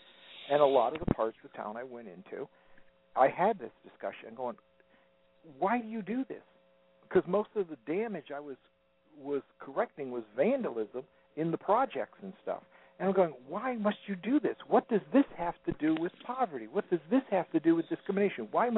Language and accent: English; Connecticut, United States; And I was from Connecticut.